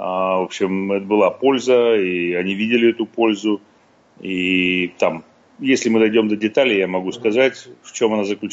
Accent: Russia; moved away; я же хирург из России, я же не здесь родился

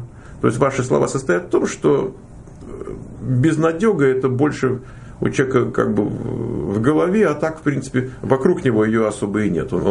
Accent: Moscow, Russia; я как москвич коренной

